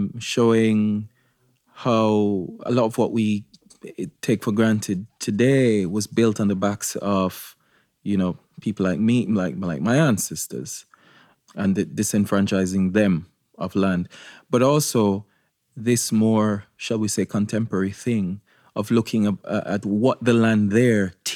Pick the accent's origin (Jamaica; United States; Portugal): Jamaica; is involves a history of slavery. That's how I'm Jamaican.